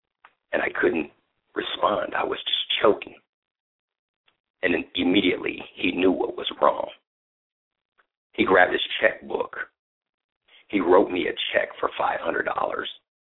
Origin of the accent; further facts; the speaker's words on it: Midwest, United States; moved away as an adult; now in Southern California, United States; I moved to Southern California from the Midwest, and I began to work a job.